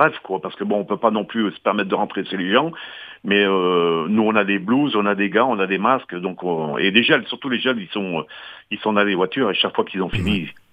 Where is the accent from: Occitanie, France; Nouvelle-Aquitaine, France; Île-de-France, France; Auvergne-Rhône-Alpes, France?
Auvergne-Rhône-Alpes, France; Firminy; moi je suis natif de Firminy